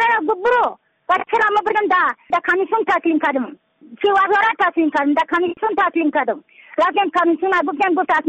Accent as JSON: {"language": "Persian", "region": "Badakhshan", "country": "Afghanistan", "said": "از بدخشان هستم، مرکز بدخشان"}